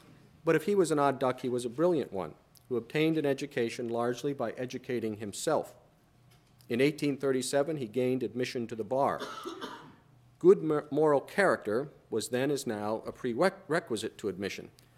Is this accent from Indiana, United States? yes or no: yes; Indiana, United States; He grew up in the sparsely settled but quickly growing states of Kentucky, Illinois, and my home state of Indiana.